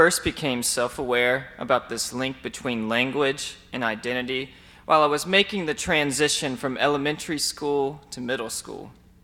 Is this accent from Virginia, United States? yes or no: yes; Martinsville, Virginia, United States; I grew up in Martinsville, Virginia, a decaying factory town in southwestern Virginia. Well, I actually didn't grow up in the city of Martinsville. Rather, my family and I call Henry County home